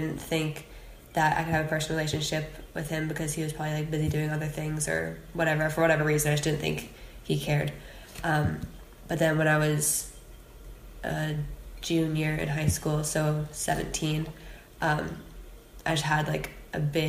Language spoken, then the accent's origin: English; United States; Like, being an American, I don't know if this is just like a stereotypical American thing, but I'm just very blunt in the way that I speak